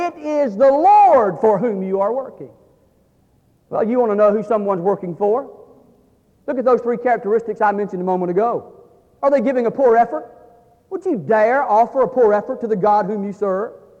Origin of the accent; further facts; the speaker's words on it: Georgia, United States; folks, I'm from South Georgia, and you tell it like it is in South Georgia.